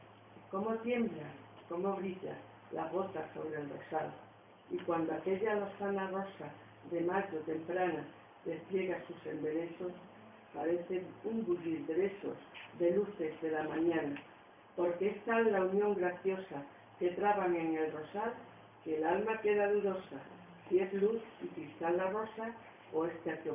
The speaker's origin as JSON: {"language": "Spanish", "town": "Santa Amalia", "region": "Extremadura", "country": "Spain", "said": "soy de Santa Amalia, soy de Santa Amalia, por si no lo había dicho"}